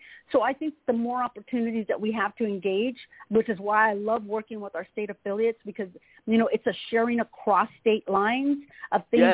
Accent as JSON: {"language": "English", "region": "California", "country": "United States", "tie": "born or raised there", "said": "plug my home state of California"}